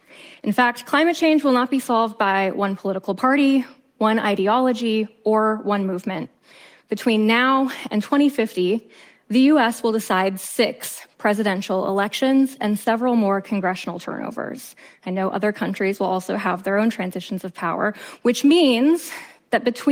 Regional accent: Minnesota, United States; I grew up in the US in a small town in rural northern Minnesota. And my hometown was so small, in fact, that it was a big deal when our population hit 300.

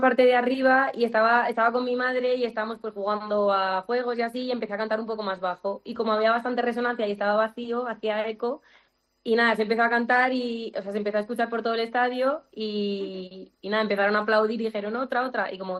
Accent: Zaragoza, Aragon, Spain; De Zaragoza.

